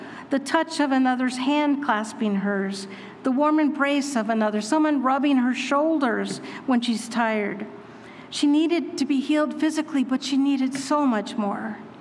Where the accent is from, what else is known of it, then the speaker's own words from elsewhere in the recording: California, United States; I'm from California.